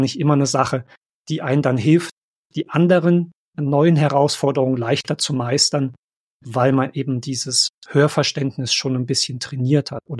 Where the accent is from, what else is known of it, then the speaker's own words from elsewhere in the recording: Germany; now in Switzerland; als Deutscher in der Schweiz